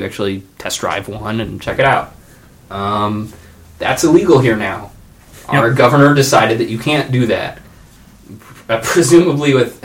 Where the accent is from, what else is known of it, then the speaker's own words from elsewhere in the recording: Michigan, United States; First, for anyone who doesn't know, we're from Michigan, so we're in the motor capital of the world, historically.